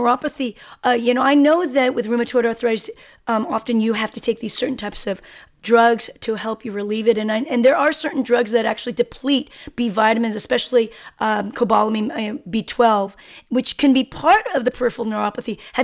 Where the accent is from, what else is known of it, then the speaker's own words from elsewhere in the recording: South Korea; I come from Korea